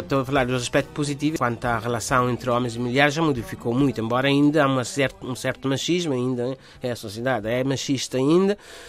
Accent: São Nicolau, Cape Verde; moved away; Eu saí de São Nicolau, não havia luz, não havia, tínhamos só um enfermeiro, não havia escolas, não havia estradas, não havia telefone, nada disso.

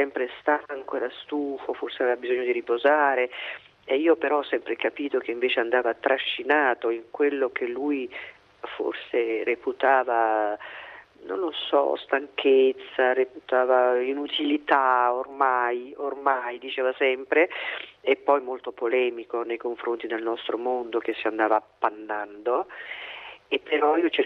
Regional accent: Apulia, Italy; E il mio, che sono però pugliese Doc

